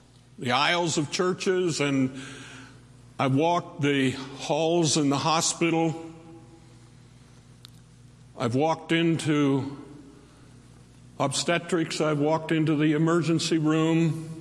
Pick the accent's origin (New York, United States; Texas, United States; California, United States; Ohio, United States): Ohio, United States; Portsmouth; also born or lived in Ironton; And I grew up in Portsmouth and Ireton. I am a true river rat.